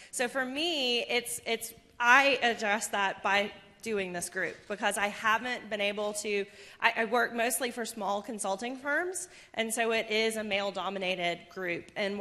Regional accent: the South, United States; Not only am I a female in it, but I'm from the South, right?

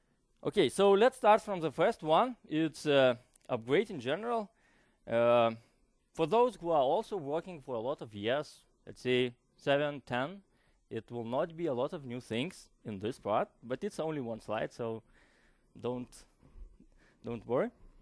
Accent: Lithuania; English is a second language; From my surname, you know that I am not from Denmark. I hope that it's clear. I'm actually from Lithuania, a very nice small country.

